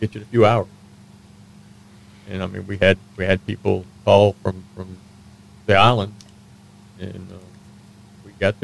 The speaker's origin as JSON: {"language": "English", "town": "St. Augustine", "region": "Florida", "country": "United States", "tie": "born or raised there", "said": "I was born in the Florida East Coast Hospital."}